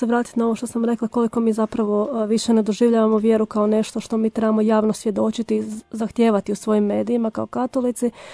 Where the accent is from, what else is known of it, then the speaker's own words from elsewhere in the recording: Croatia; mi smo Hrvati nekako, ajmo reći, marijanski narod.